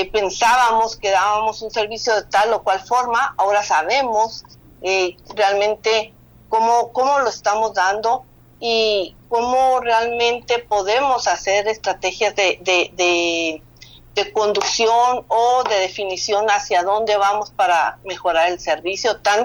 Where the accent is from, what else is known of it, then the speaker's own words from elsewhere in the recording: Chihuahua, Mexico; como chihuahuenses, como mexicanos